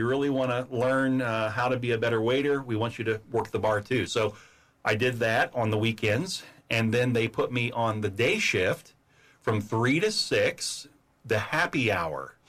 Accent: Daytona Beach, Florida, United States; Well, no, I'm not. I'm from Daytona Beach, but I went to school in Indiana.

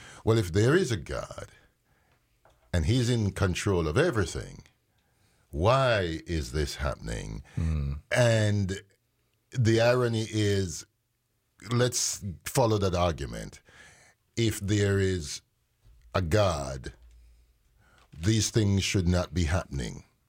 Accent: Jamaica; also born or lived in London, United Kingdom; They were lucky to have me born in London, UK, but I grew up in Jamaica

